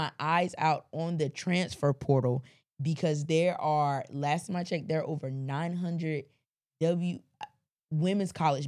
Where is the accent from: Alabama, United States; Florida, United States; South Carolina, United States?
South Carolina, United States; because I am from South Carolina, I do want Don to win.